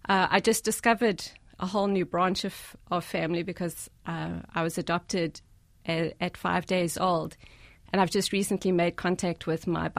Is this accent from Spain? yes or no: no; Johannesburg, Gauteng, South Africa; now in United States; I was born to a middle-class family, and we lived in the suburbs of a big city. We lived in Johannesburg.